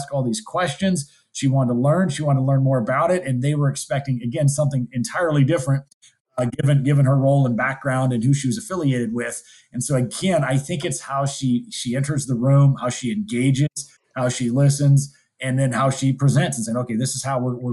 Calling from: Montana, United States; I'm dialing in from Montana

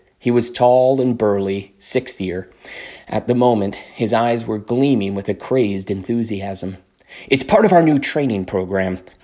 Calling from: Summit, New Jersey, United States; I'm reading from Summit, New Jersey.

